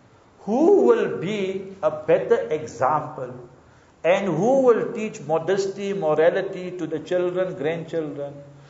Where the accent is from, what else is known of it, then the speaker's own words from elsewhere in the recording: South Africa; So I say, brother, how are you? I'm from South Africa. I speak a little bit Afrikaans also.